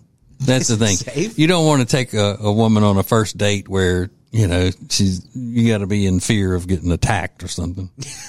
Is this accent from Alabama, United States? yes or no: no; Winnfield, Louisiana, United States; when I was growing up in Winfield, Louisiana.